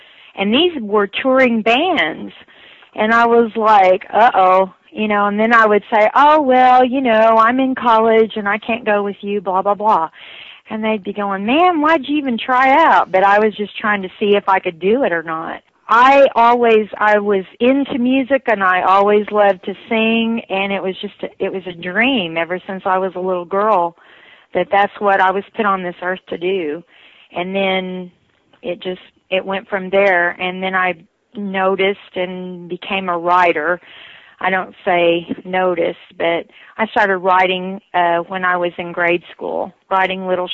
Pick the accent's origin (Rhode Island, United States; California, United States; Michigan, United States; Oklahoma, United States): Oklahoma, United States; also born or lived in Texas; I'm from Eastern Oklahoma, and I lived in Texas for 12 years.